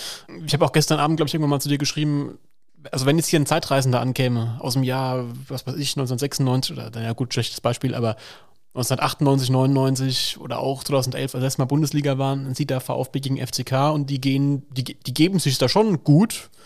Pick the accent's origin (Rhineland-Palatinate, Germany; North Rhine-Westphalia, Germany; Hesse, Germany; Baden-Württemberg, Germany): Rhineland-Palatinate, Germany; Ich bin als Pfälzer nicht viel rumgekommen in Deutschland.